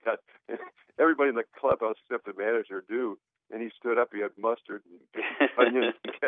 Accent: Michigan, United States; I grew up in Michigan and I was 14 years old that summer, and I'd lived and breathed Tiger baseball my whole life.

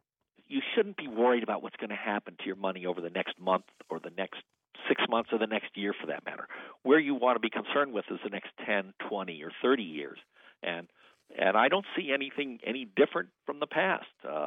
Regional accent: Washington, District of Columbia, United States; I grew up in Washington, and my father had a distinction

